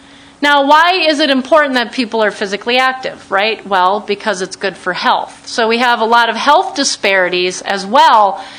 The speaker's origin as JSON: {"language": "English", "region": "Missouri", "country": "United States", "tie": "born or raised there", "said": "I grew up in Missouri. They had a very well-oiled machine in terms of soccer league, even when I was little. I moved to St. Cloud."}